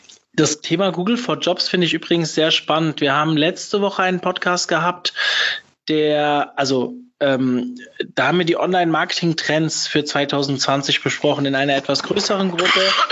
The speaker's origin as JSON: {"language": "German", "region": "Hesse", "country": "Germany", "said": "ich komme ja aus der Rhein-Main-Region"}